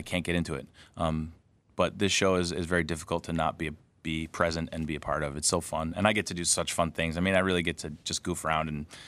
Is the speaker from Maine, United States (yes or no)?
no; Rochester, New York, United States; I grew up in Rochester, New York, and I got into acting sort of early